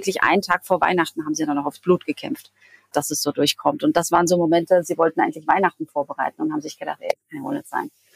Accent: Gdansk, Pomeranian Voivodeship, Poland; born there; Ich bin ja geborene Hanseatin, aber in Danzig.

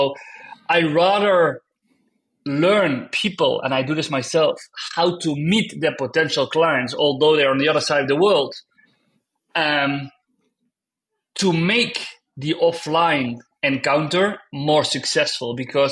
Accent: Maastricht, Limburg, Netherlands; I was born in Maastricht, by the way

